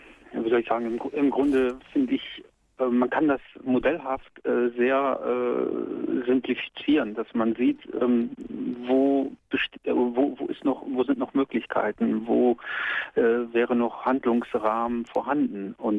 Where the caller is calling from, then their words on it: North Rhine-Westphalia, Germany; also ich komme aus NRW, komme jetzt nicht aus Ihrem Sendegebiet, aber nichtsdestotrotz rufe ich gerne bei Ihnen